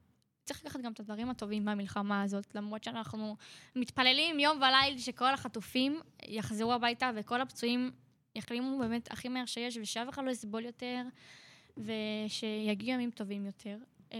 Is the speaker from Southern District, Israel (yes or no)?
no; Ariel, Judea and Samaria, Israel; אני באתי מאריאל עם אח שלי